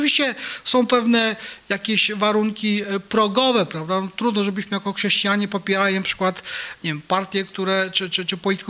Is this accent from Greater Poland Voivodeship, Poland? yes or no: no; Legionowo, Masovian Voivodeship, Poland; Moja mała ojczyzna, którą dla was jest wasze miasto, wasza dzielnica, wasza ulica, dla mnie moje przepiękne Legionowo.